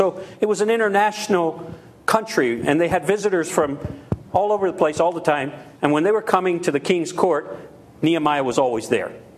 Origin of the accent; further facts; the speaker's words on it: Louisiana, United States; first language French; I'm French-American. I've never been to France. I was born speaking French. I'm from Southwest Louisiana. So when I was young, I called myself a French American.